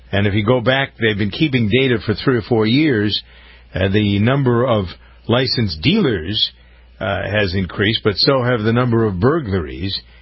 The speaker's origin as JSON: {"language": "English", "town": "Framingham", "region": "Massachusetts", "country": "United States", "tie": "born or raised there", "said": "a report from my hometown of Framingham, Massachusetts, as to what the news is."}